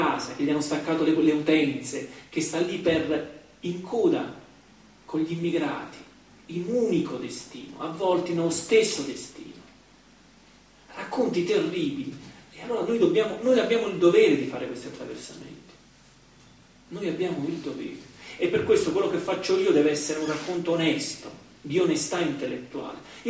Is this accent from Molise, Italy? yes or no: yes; Molise, Italy; Sono andato in Molise, nella mia terra, per dire che poi alla fine bisogna avere la schiena dritta.